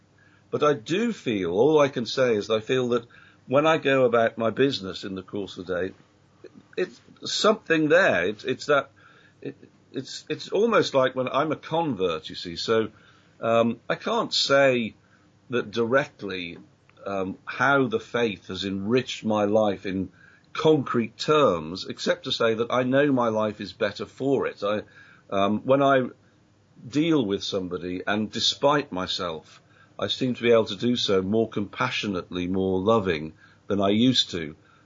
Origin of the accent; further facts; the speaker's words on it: United Kingdom; I'm British, you know. We don't do that.